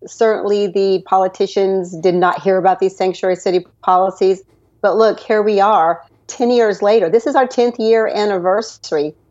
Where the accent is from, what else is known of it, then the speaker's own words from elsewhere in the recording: Texas, United States; born there; I was born in Texas, yes.